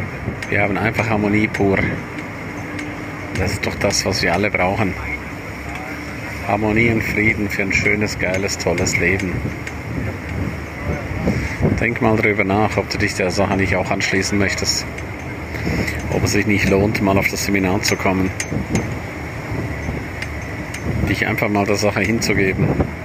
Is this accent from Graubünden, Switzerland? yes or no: yes; St. Moritz, Graubünden, Switzerland; wie der Bianco-Grat in meiner Heimat St. Moritz